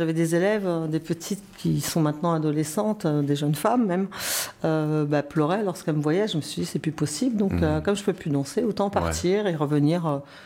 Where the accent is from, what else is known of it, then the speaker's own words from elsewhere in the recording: Paris, Île-de-France, France; born there; Moi, je suis née à Paris, mais je me sens pas plus que ça parisienne.